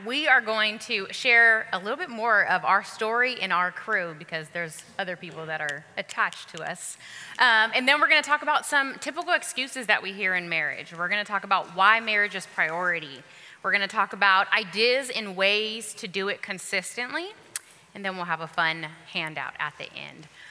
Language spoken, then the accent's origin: English; California, United States; now in Dallas, United States; We're originally from California. Literally, the day after we got married, we moved to Dallas, Texas, because it was a big faith move.